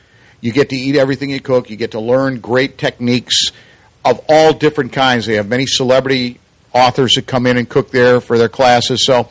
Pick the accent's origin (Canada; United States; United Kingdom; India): United States; Northern United States; Duke's is good, but I'm from the North originally, and it was Hellmann's all the way, baby.